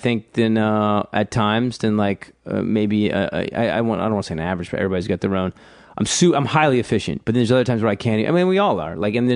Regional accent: Georgia, United States; No, I'm originally from Georgia. South Georgia, small town, 1 hour south of Savannah.

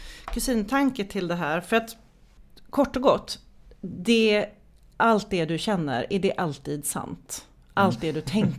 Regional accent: Sweden; born there; eftersom jag är född i Sverige så. Eftersom jag hade föräldrar som var medelklass så.

